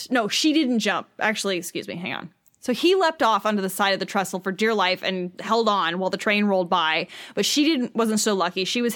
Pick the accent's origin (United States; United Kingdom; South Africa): United States; Ohio; We're from Ohio. Let's just pop down there and go on this little trip.